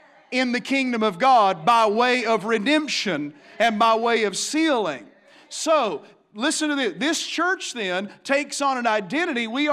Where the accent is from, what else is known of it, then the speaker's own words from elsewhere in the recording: Virginia, United States; born there; I'm a hillbilly by birth, and I appreciate that. And, I'm an American by birth. I was born in the state of Virginia by birth. Hallelujah. The beautiful part of the state that's in the mountains anyhow.